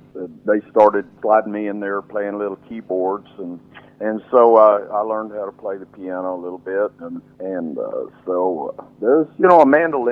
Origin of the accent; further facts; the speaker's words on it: Oklahoma, United States; Well, I was born in Okmulgee, Oklahoma, right there in the heart of the Creek Indian country, that part of the country.